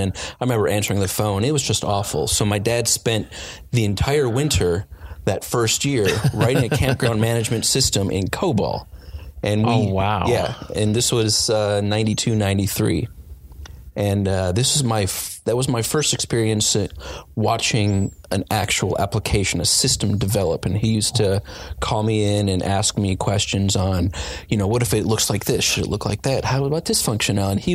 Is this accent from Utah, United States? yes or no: no; Illinois, United States; Suburban Chicago.